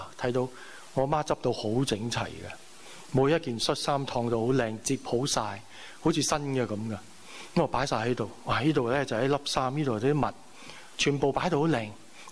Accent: China; 我中國人嚟噶嘛，客氣啲噶嘛

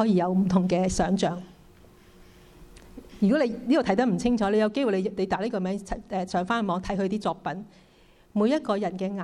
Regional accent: Hong Kong; 那我們香港人算不算是難民呢？

